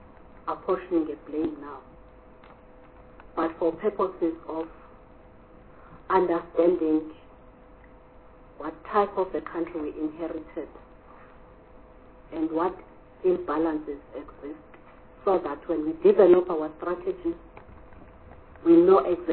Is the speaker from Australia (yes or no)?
no; Harding, KwaZulu-Natal, South Africa; I'm from Harding.